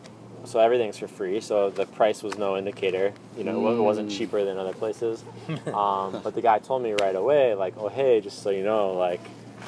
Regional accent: Michigan, United States; I grew up an hour outside of Detroit, and we'd go down to Detroit to go see concerts and things like that.

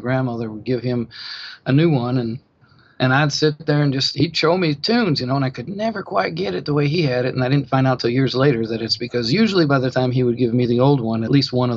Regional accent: Chicago, Illinois, United States; Well, you know, I'm from Chicago. I was born in the city, actually, and my family was pretty musical

